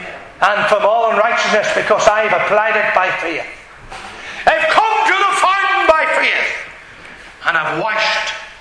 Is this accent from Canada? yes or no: no; Northern Ireland, United Kingdom; I knew I was just from Ireland here, Northern Ireland, I'm an Ulster man.